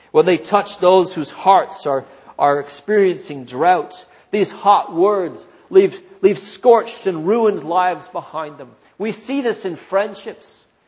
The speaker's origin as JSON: {"language": "English", "country": "Canada", "tie": "born or raised there", "said": "Growing up in Canada, my family traveled mostly every summer to a vast, wild space in the north, a provincial park"}